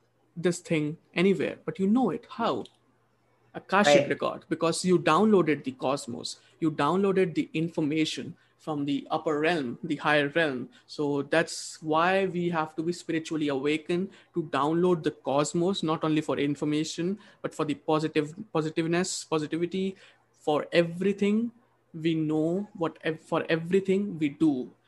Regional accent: India; English is a second language; Yeah, it's just a different pronunciation because I'm an Indian.

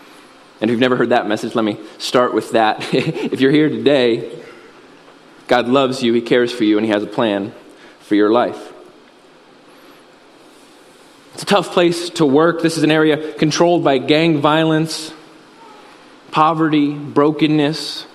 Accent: United States; I grew up here in Shelby County, actually in this subdivision right back here. I went to Wright and East and County. Go Rockets.

